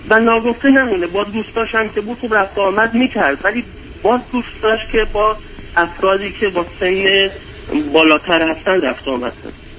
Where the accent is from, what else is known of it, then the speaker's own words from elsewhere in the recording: Iran; moved away as an adult; ما یه خانواده 4 نفره هستیم که تقریبا 2.5 پیش از ایران اومدیم بیرون. حدود 14-15 ماه ترکیه بودیم. الان 13-14 ماه اینجا هستیم.